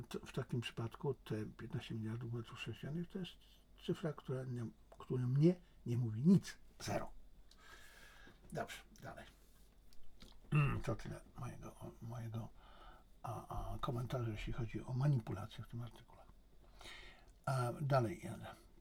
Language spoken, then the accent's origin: Polish; China; also born or lived in Poland; jestem Chińczykiem i Polakiem. Ale to, że jestem Chińczykiem, to nie oznacza wcale, że ja muszę popierać działania chińskiego rządu